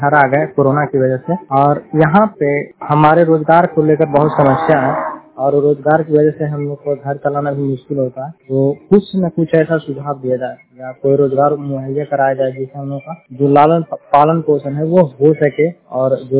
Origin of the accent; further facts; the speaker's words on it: Nursarai, Bihar, India; मैं नूरसराय का रहने वाला हूँ और नालंदा जिला है मेरा।